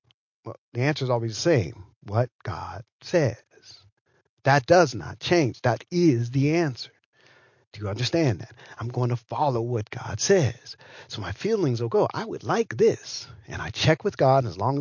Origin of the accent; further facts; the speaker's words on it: Pittsburgh, Pennsylvania, United States; also born or lived in Philadelphia; I remember when I came from Pittsburgh and I went to school in Philadelphia, they went, you Pittsburghians is what they used to call me. And we had a little bit of an accent compared to them.